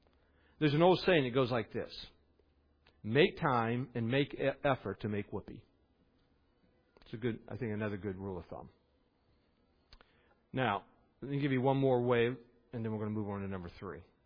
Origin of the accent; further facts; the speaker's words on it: West Virginia, United States; Okay, I grew up in West Virginia. I have a certain hillbilly way of thinking about things.